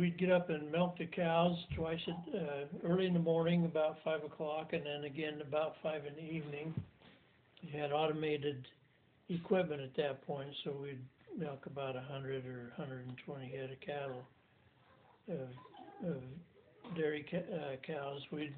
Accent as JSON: {"language": "English", "town": "Lewiston", "country": "United States", "tie": "born or raised there", "said": "Well, I grew up in Lewiston for a while."}